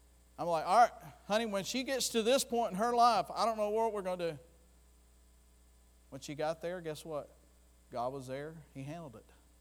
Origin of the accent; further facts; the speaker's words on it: Florida, United States; I'm from Florida, and it's so funny when they announce